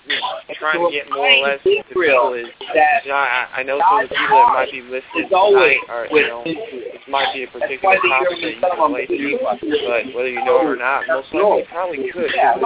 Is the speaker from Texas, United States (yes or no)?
yes; Texas, United States; I'm from Texas, and I am 31 years old